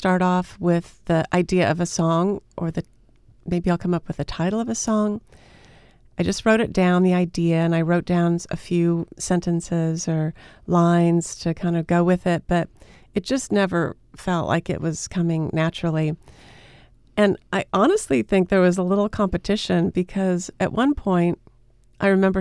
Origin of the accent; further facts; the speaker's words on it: Kansas, United States; is a song written about when I was growing up in Kansas.